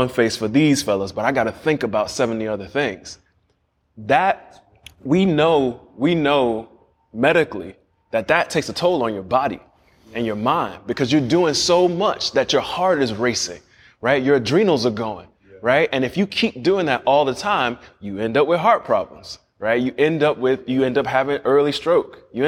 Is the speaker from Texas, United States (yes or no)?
no; Miami, Florida, United States; Glenn grew up in Chatham. I grew up in Liberty City, right there. If you look over, or if you look at 95 and Overtown, that used to be there.